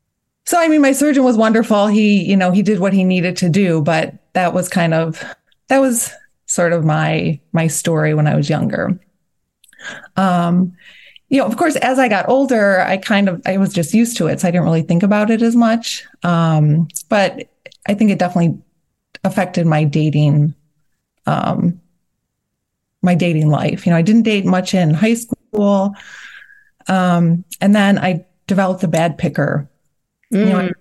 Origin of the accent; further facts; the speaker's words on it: Chicago, Illinois, United States; You know, I grew up in the Chicago area.